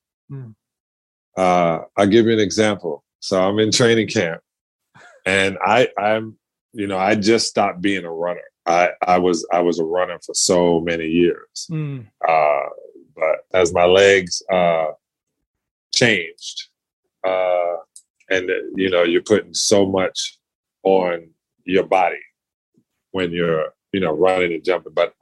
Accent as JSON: {"language": "English", "town": "Brooklyn", "region": "New York", "country": "United States", "said": "I'm from Brooklyn. We don't really go there."}